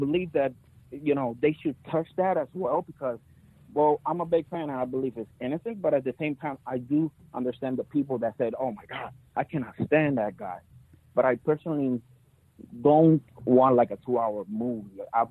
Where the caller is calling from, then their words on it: Puerto Rico; from Puerto Rico.